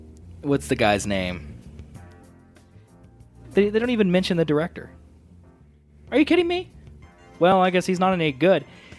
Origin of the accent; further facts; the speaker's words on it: United States; I call them Sugar Rush because I'm American and my mouth doesn't do weird noises.